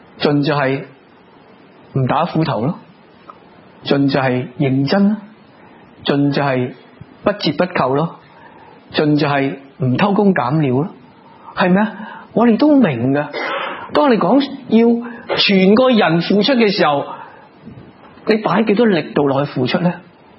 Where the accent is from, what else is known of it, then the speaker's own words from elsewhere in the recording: China; 所以我中國人都比較近似